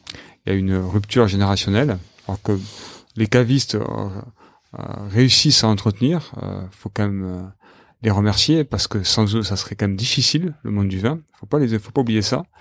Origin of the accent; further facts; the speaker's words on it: south of France, France; Moi, je viens du Sud, donc je suis un peu têtu